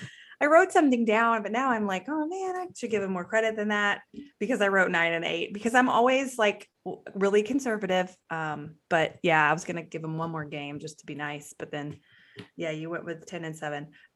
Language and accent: English; Waco, Texas, United States; I'd be thrilled because I'm from Waco and I've always grown up as a Cowboys fan and, you know, living in Cowboys land here and passing by the Star almost every day.